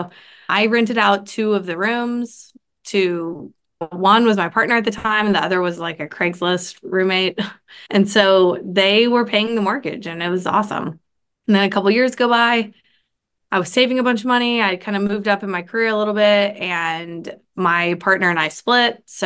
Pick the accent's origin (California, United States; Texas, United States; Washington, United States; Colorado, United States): Texas, United States; Austin; I grew up in Austin, Texas. I graduated from college there.